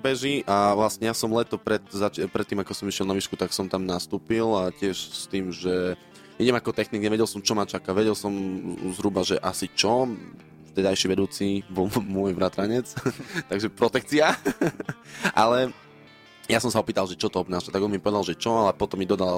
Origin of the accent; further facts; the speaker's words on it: Sobrance, Košice Region, Slovakia; accent: eastern Slovak; lebo ja som zo Sobraniec a tam mám strašne silný vplyv východňarského prízvuku, ale strašne.